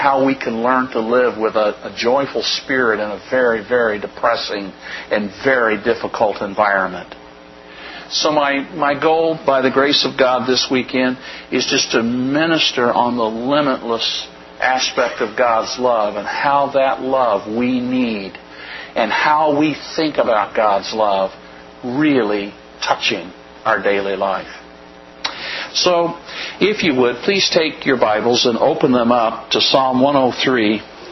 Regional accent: Oklahoma, United States; I'm from Oklahoma originally, so it's Georgia out that way.

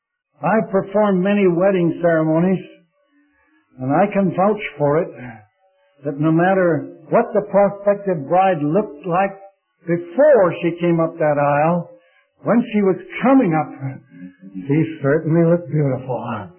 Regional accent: Chicago, Illinois, United States; my dear father watched me drive a nail one day in Chicago. I was born and reared in Chicago.

